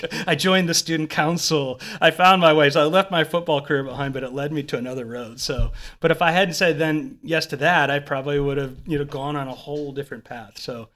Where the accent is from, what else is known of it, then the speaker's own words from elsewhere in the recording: Texas, United States; I grew up in Texas